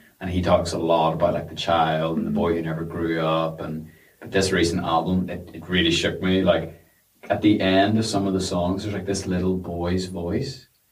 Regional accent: Lisburn, Northern Ireland, United Kingdom; I'm born and bred in Lisburn

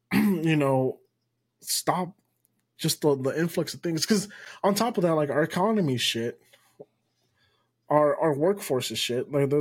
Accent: United States; I'm Mexican-American here, right? Like, to the white people, I'm Mexican. To the Mexicans, I'm American. But like, this is the country I was born in. This is where I was raised.

